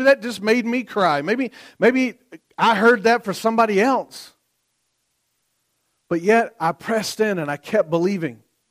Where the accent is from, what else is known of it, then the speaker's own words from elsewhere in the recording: Tennessee, United States; I'm not moving to Wisconsin. I'm from Tennessee. I'm not moving to Wisconsin.